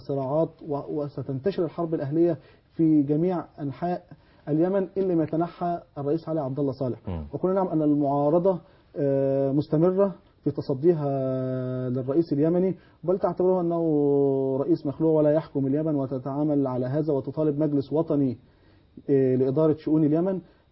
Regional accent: Egypt; إحنا كشعب مصري

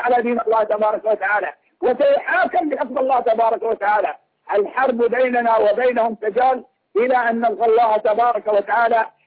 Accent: Bahrain; وإذا قاموا عندنا في البحرين والله يا أستاذ يقومون في البحرين

